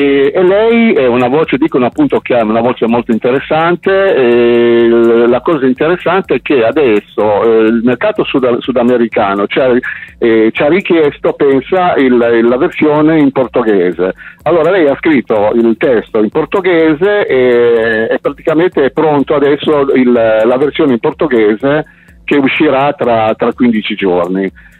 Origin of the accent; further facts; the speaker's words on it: Ventimiglia, Liguria, Italy; io sono di Ventimiglia, no? Sai che Ventimiglia è una città di confine, sì. Una città, diciamo, forse più multietnica, sì. a livello italiano